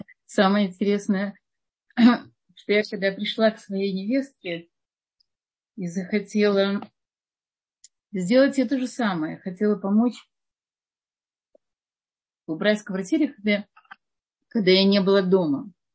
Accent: Odesa, Odesa Oblast, Ukraine; Я из Одессы, мы уже с Кишинева.

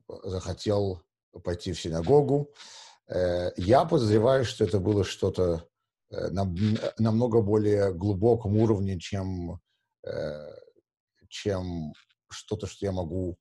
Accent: Saint Petersburg, Russia; Я извиняюсь, я все еще называю его Ленинград по привычке, потому что я приехал из Ленинграда.

